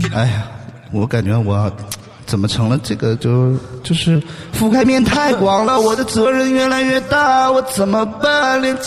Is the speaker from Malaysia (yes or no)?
no; China; 同胞们呐，啊，咱们都是中国人，中国人不变中国人。